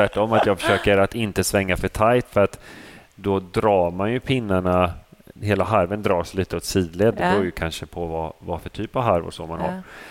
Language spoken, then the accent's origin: Swedish; Motala, Östergötland, Sweden; Jag kommer från Motala Vadstena från början.